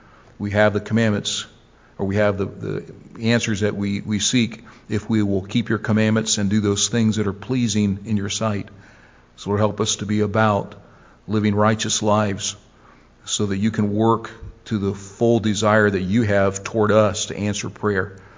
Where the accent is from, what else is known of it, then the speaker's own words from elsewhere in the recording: Ohio, United States; I'm from Ohio, so I can't count, you know, past 15.